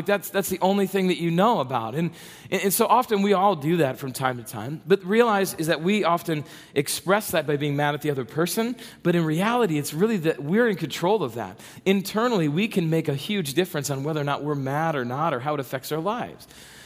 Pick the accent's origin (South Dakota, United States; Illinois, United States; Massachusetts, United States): South Dakota, United States; And I grew up in South Dakota, so that meant that we had like 2 weeks of good weather